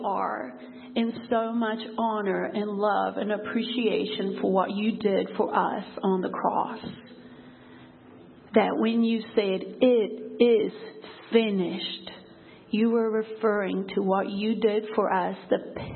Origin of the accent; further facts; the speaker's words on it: Cape Town, Western Cape, South Africa; So, Pastor already said, I'm from Cape Town, South Africa.